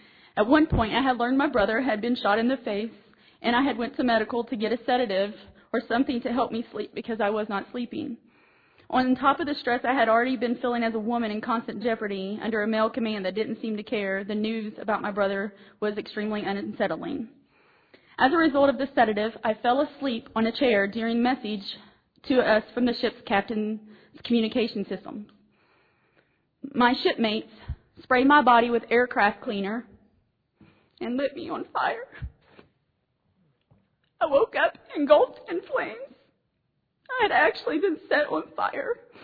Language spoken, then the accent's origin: English; United States; I felt it clear to me that my obligation as an American, and from my point of view, my obligation to God, was to help my nation stronger in any way I could.